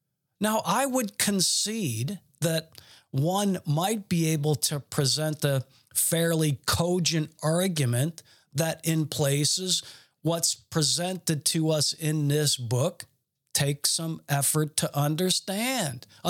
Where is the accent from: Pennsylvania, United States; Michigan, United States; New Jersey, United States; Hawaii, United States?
Michigan, United States; Garden City; born there; I was born in Garden City, Michigan, which immediately tells you that I am a U.S. citizen by birth